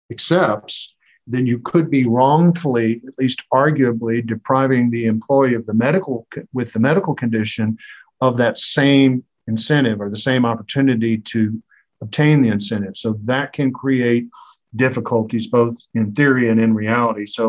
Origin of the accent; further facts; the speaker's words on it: Texas, United States; in my home state of Texas, we are considered an at-will employment state